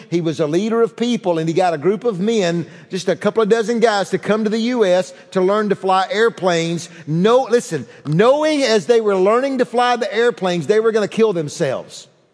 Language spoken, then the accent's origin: English; Alabama, United States; now in Raleigh, United States; People can't believe I'm from Alabama. I talk so fast.